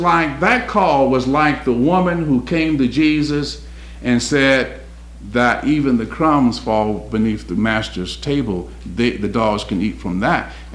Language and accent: English; Detroit, Michigan, United States; I grew up in Detroit in a very segregated community, and in my community there was a wall that separated us from another community.